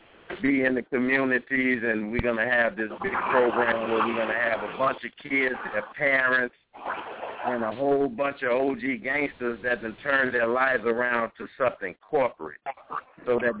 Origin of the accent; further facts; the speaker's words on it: Baton Rouge, Louisiana, United States; And Baton Rouge, that's my hometown. That's my community.